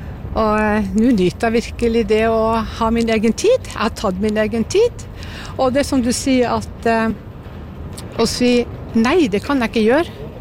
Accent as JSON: {"language": "Norwegian", "town": "Bodø", "region": "Nordland", "country": "Norway", "tie": "born or raised there", "moved": "as an adult", "said": "Nei, jeg flyttet fra Bodø da jeg var 18 år."}